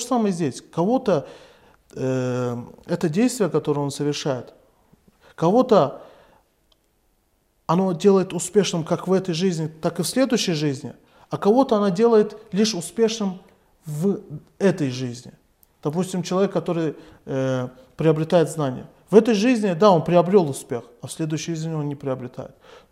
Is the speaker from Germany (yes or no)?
no; Russia; Я сам в детстве, я вырос как бы в России.